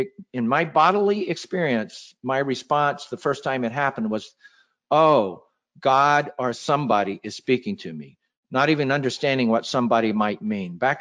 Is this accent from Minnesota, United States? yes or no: no; Dallas, Texas, United States; I was born in East Texas and grew up in Dallas.